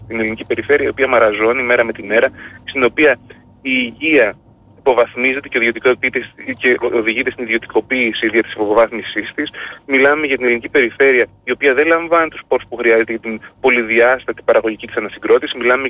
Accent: Lasithi, Crete, Greece; στον τόπο μου, στο Λασκίδι

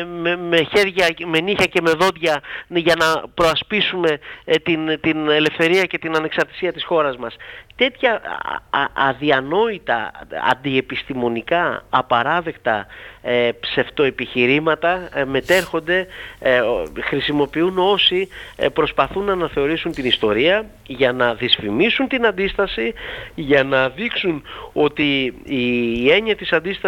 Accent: Viannos, Crete, Greece; για το φοβερό έγκλημα στην πατρίδα μου, τη Βιάνο

